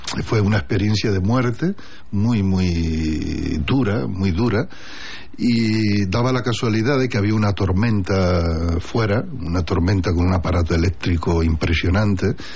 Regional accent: Utrera, Andalusia, Spain; born there; Nací en Utrera, el pueblo de las Soleares … hijo de jornaleros andaluces

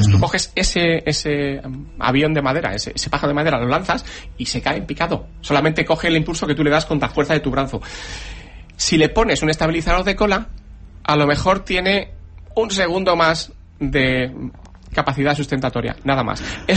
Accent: Spain; como somos españoles y más chulos que un 8

